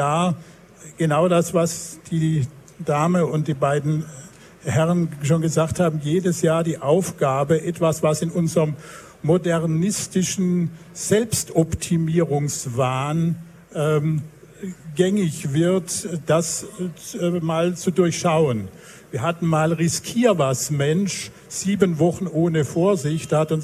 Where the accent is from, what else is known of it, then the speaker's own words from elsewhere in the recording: Konstanz, Baden-Württemberg, Germany; accent: Alemannic; Ich komme von der Schweizer Grenze, ich komme von der Schweizer Grenze, ich komme eigentlich aus Konstanz.